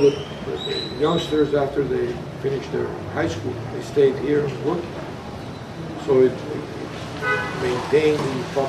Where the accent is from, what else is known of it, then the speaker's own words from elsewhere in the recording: Bocas del Toro, Panama; also born or lived in Colón; Yo me crié aquí en Bocas y parcialmente también en la ciudad de Colón, donde por una enfermedad de mi madre tuve que trasladarme por varios años.